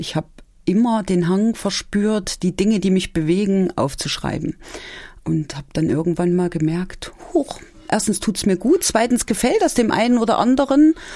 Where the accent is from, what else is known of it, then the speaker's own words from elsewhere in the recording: Gotha, Thuringia, Germany; also born or lived in Friedrichroda; Nein, ich komme aus Gotha.